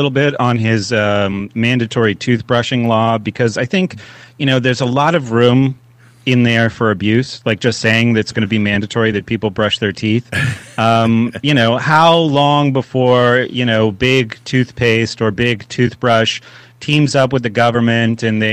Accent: New Hampshire, United States; I grew up in New Hampshire, but I've been here and participating in the Free State Project since 2010

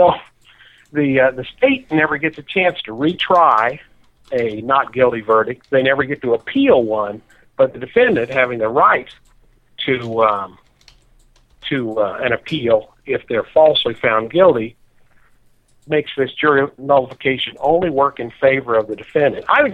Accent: Jefferson City, Missouri, United States; They happen to be here in my hometown in Jefferson City.

